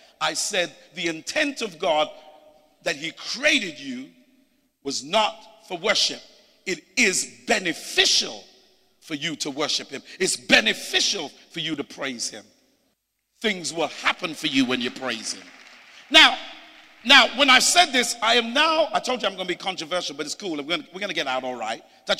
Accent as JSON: {"language": "English", "country": "United Kingdom", "said": "I come from the United Kingdom."}